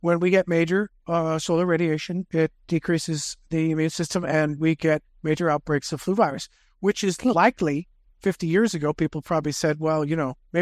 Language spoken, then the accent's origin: English; Pennsylvania, United States; I came from Pennsylvania. I didn't go out that much during the winter. It was too dang cold out.